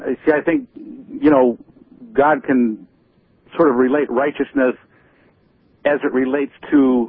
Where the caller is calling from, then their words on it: Santa Cruz, California, United States; Yeah, I'm calling from Santa Cruz.